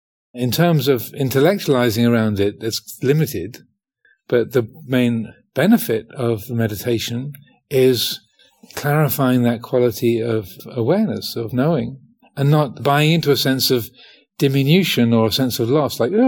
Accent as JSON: {"language": "English", "region": "England", "country": "United Kingdom", "said": "I am a Theravadan Buddhist. I am a man. I am English, and so on."}